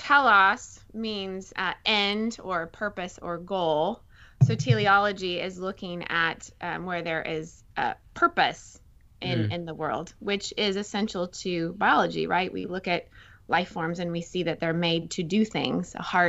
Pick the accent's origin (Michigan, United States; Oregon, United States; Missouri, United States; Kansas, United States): Oregon, United States; I grew up in Oregon where nature was gorgeous and I was always running in the woods, also brought up in a Christian family.